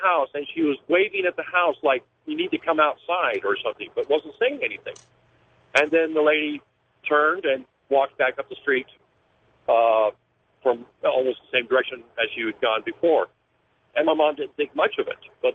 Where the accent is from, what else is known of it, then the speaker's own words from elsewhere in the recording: Santa Clara, California, United States; Well, I was walking where we grew up in Santa Clara, just outside of San Jose.